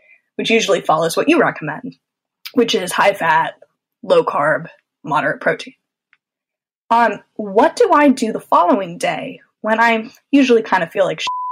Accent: Washington, District of Columbia, United States; I'm from Washington, D.C.

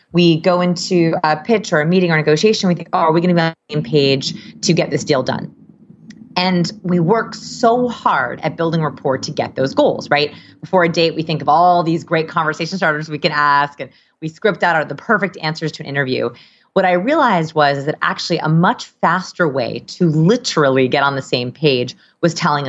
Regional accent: Portland, United States; I'm in marketing and I've been doing it for about 5 years and I grew up here in Portland

